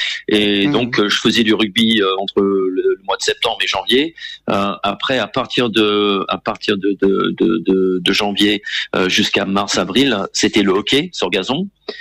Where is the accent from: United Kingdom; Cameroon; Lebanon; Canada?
United Kingdom; England; French is a second language; now in France; Je viens d'Angleterre. D'origine. Oui, mes origines sont britanniques, hein, mais j'ai le plaisir de vous confirmer aujourd'hui que l'année dernière, j'ai eu le privilège de qu'on m'accorde la nationalité française aussi.